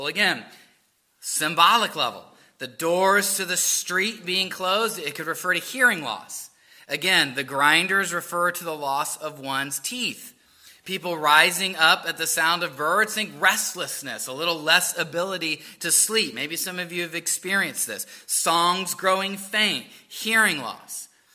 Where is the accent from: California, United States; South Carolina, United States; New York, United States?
South Carolina, United States; Charleston; I grew up in Charleston. Hurricane Hugo came through when I was a little boy.